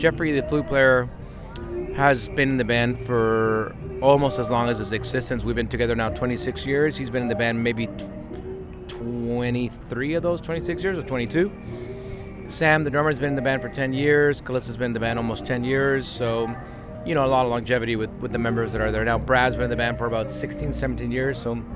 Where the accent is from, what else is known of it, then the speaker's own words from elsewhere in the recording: Mexico City, Mexico; I grew up in Mexico City.